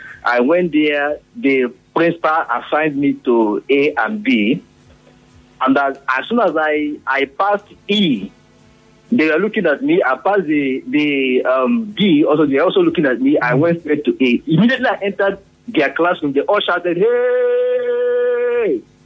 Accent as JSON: {"language": "English", "region": "Rivers", "country": "Nigeria", "said": "I said, I'm from River State."}